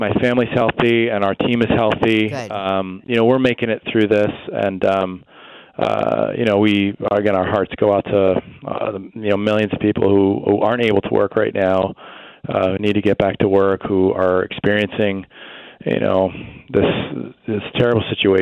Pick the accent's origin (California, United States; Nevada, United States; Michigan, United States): Michigan, United States; So we grew up in the Detroit suburbs, and my great-grandmother passed on this pickle recipe to our family.